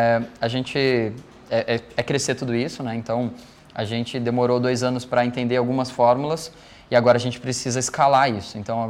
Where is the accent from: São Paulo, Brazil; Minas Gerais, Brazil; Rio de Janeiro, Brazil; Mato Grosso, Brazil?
Mato Grosso, Brazil; Eu sou engenheiro de computação, eu sou mato-grossense, engenheiro de computação.